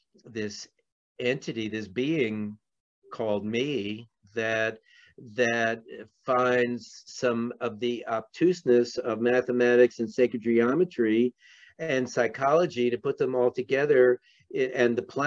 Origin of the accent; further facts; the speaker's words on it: New York City, New York, United States; So, I mean, growing up in New York City, I kind of felt I needed that.